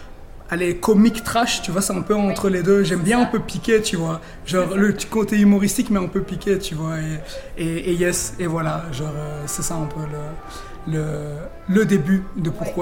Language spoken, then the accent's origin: French; Liège, Wallonia, Belgium; je suis 100% ivoirien, 100% belge. Parce que même si je suis né en Belgique, j'ai grandi à Liège, j'ai fait toute ma vie, en fait, en Belgique